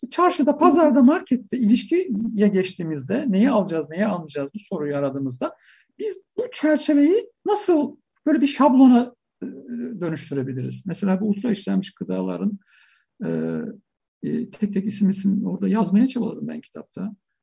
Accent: Adana, Turkey; gıdayla üretim bağlamında da ilişkisi olan bir ailenin içinde büyüdüm. Yani işte arkada bir küçük bahçemiz vardı Adana'da.

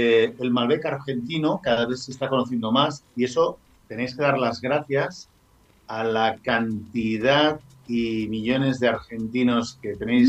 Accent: Spain; bueno, yo como español, o sea, entiendo el raro como algo un poco atípico

